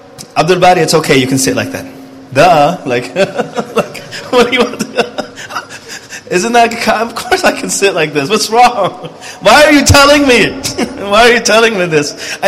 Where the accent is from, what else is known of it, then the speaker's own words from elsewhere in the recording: United States; I didn't know. I grew up in America, you know.